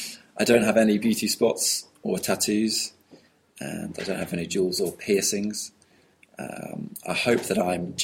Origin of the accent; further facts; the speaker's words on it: Chichester, South East England, United Kingdom; I'm 21 years old, and I'm from the south coast of England, a place called Chichester, and I'm English.